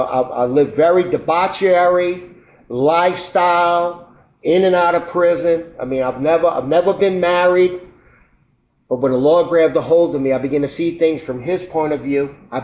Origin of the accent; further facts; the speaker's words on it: Chalmette, Louisiana, United States; I'm born and raised in Chalmette. Of course … I'm 57 years old.